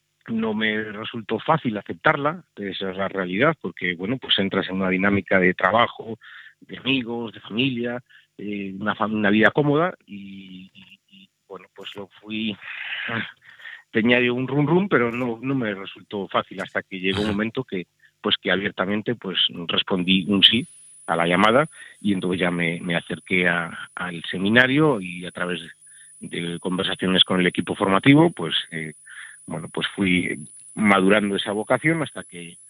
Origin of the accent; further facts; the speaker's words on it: Santander, Cantabria, Spain; born there; nací en Santander en 1971, así que tengo en estos momentos 46 años.